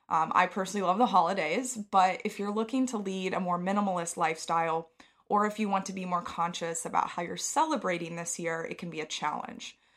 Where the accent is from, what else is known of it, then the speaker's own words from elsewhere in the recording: Texas, United States; I'm from Texas originally, so, every time I get home, everybody asks me what all this crazy California stuff I'm doing is.